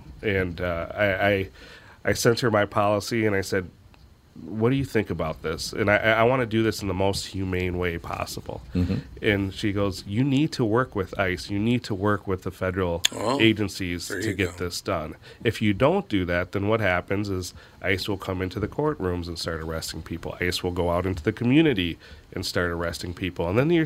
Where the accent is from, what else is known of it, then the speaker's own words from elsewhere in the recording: India; born there; moved away; I'm adopted from India.